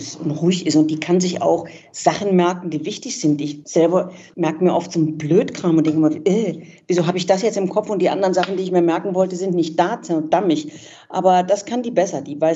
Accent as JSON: {"language": "German", "town": "Cologne", "region": "North Rhine-Westphalia", "country": "Germany", "said": "Na, absolut. Ich kann zu Hause schlafen."}